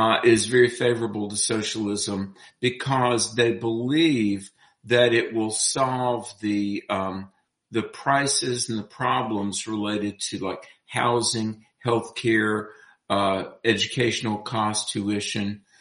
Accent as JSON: {"language": "English", "region": "North Carolina", "country": "United States", "tie": "born or raised there", "said": "Yeah, I debated students from UNC Charlotte, my home state of North Carolina"}